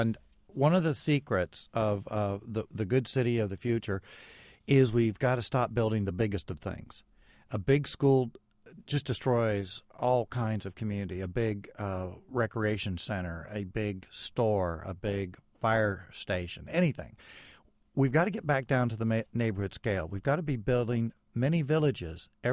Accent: Ohio, United States; Well, first of all, I love the Midwest. I grew up in Central Ohio.

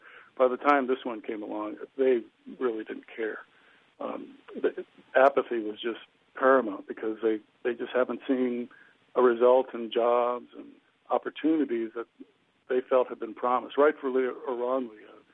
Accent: Chicago, Illinois, United States; I grew up in Chicago, and the Daily machine has nothing on the Karzai machine

